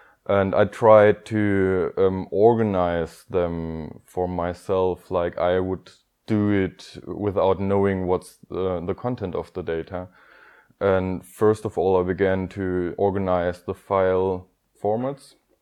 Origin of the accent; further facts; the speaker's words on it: Stuttgart, Baden-Württemberg, Germany; English is a second language; I'm from Stuttgart, Germany.